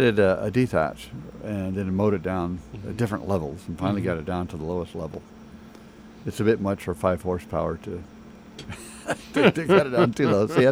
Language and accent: English; Georgia, United States; I remember as a kid growing up in Georgia, we had these big old pine trees.